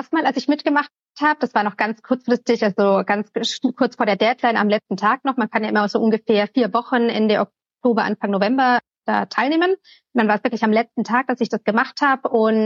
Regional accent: Bavaria, Germany; Ich komme aus Bayern, aus der Nähe von Augsburg. Dort bin ich aufgewachsen.

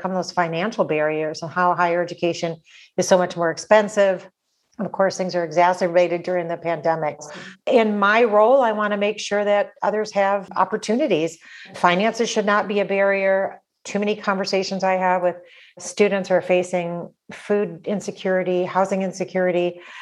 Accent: Michigan, United States; moved away as an adult; also born or lived in Oregon; So I grew up in Michigan, but after high school, moved with a group of friends to Oregon, fell in love with the state, and I enrolled at Lane Community College.

